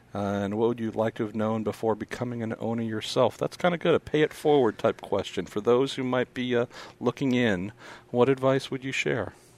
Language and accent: English; California, United States; Although I am from California and Spanish is somewhere between our second language or our first language